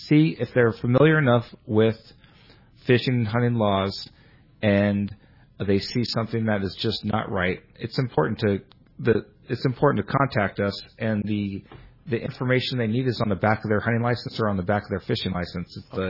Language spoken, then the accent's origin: English; San Francisco, California, United States; But, you know, I know that I grew up in San Francisco and fished Ocean Beach for stripers and went out on charter boats in order to catch salmon with my dad.